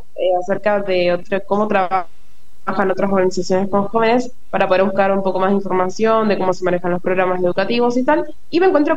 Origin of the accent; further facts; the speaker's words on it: Argentina; muchos desafíos que estamos atravesando como sociedad argentina